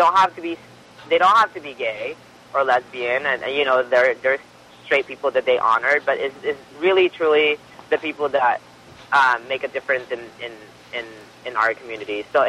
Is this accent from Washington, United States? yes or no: yes; Seattle, Washington, United States; now in Los Angeles, United States; I'm from Seattle. I grew up there. I drove in Seattle when it was raining.